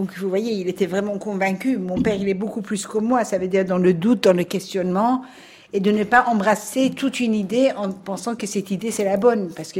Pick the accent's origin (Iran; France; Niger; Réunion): Iran; moved away; je me rappelle quand je suis partie de l'Iran, en 94